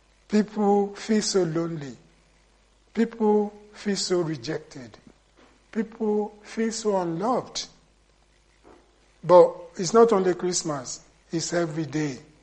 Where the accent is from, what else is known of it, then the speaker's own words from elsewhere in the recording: Nigeria; born there; Unlike my wife, I was born in Nigeria.